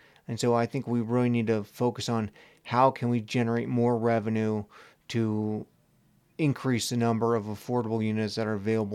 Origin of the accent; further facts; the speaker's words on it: Midwest, United States; now in Bozeman, United States; I grew up in the Midwest, and it was just like suburb after suburb after suburb.